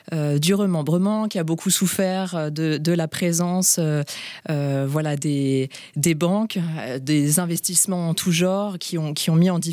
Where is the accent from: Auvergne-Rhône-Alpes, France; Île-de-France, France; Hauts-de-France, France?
Île-de-France, France; Paris; En fait, moi, j'ai grandi à Paris.